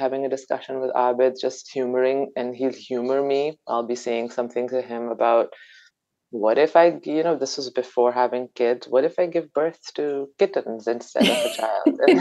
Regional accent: Lahore, Punjab, Pakistan; moved away as an adult; now in Vancouver, Canada; And so I grew up in Lahore. Okay. And then I got married to my husband and moved to Vancouver 10 years ago.

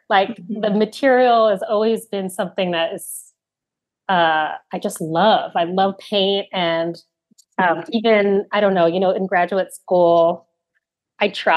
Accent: Brooklyn, New York, United States; also born or lived in New Jersey; So I was born in Brooklyn, and my parents left Brooklyn and moved to New Jersey, about 45 minutes out of the city.

